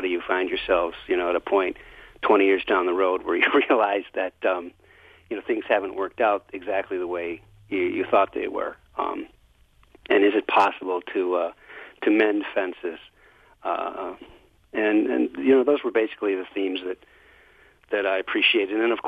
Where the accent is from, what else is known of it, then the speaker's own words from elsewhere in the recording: Detroit, Michigan, United States; I grew up in Michigan, and as a child, we often went. I grew up in Detroit, and as a child, we often went up north as a family